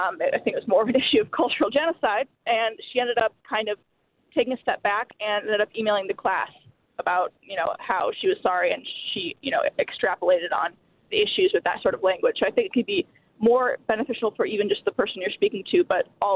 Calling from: Madison, Wisconsin, United States; Hi, how are you? I am calling from Madison.

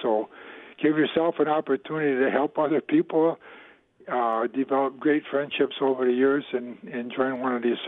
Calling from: Monona, Wisconsin, United States; Hi. I'm calling from Monona

